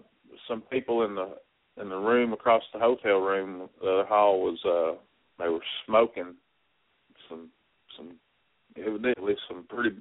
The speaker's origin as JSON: {"language": "English", "town": "Ottawa", "region": "Tennessee", "country": "United States", "said": "I'm from right outside Chattanooga. It's a town called Ottawa."}